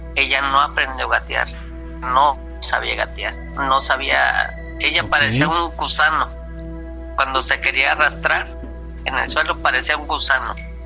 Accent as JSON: {"language": "Spanish", "region": "Veracruz", "country": "Mexico", "said": "yo soy de Veracruz, para aclarar, entrando en contexto."}